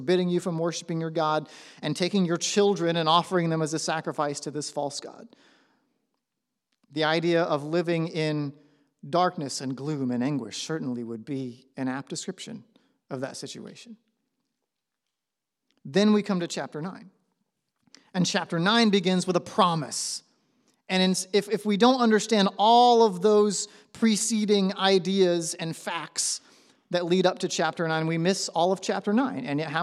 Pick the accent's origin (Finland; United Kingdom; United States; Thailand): United States; Kathleen, Florida; also born or lived in Lakeland; Like that's where I grew up in. And I grew up on like the northeast side, the wrong side of the tracks. I grew up in Kathleen, Florida.